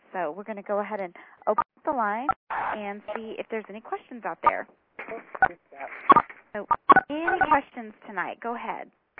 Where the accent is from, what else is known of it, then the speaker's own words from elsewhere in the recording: Texas, United States; I'm from Texas, but it's really good.